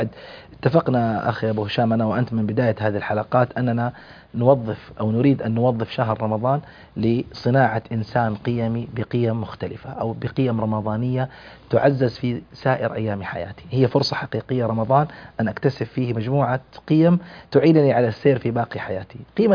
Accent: Taif, Makkah Province, Saudi Arabia; وأنا أذكر هذا يعني في مسقط رأسي في الطائف،

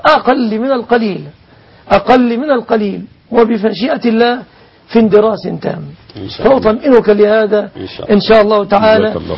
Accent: Mansoura, Dakahlia, Egypt; أنا في بلدتي مدينة المنصورة أكبرهم في مصر

